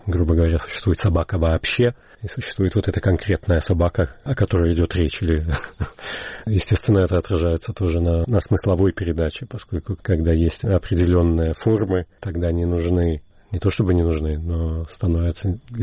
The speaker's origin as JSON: {"language": "Russian", "country": "Belarus", "moved": "as an adult", "lives_now": "Sweden", "said": "Я приехал в Швецию из Беларуси, соответственно, я работал на русском и на белорусском языке до отъезда."}